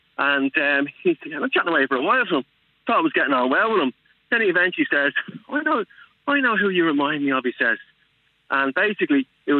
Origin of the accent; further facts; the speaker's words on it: Dublin, Leinster, Ireland; I'm from the Liberties originally.